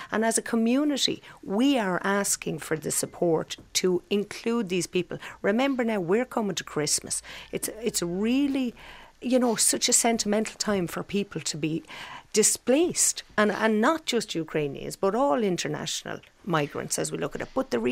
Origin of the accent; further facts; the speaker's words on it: Leinster, Ireland; I'm coming from County Wexford. We have, I'm both in Rosslare and Hookless Village. Hookless Village is a holiday village that houses 300 Ukrainian persons between families and individuals.